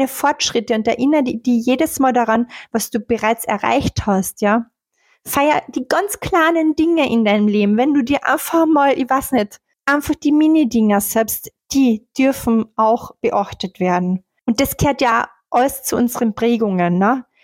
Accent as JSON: {"language": "German", "country": "Austria", "said": "Selbst für mich, aber ich bin ja Österreicherin, ich spreche ja kein richtiges Deutsch."}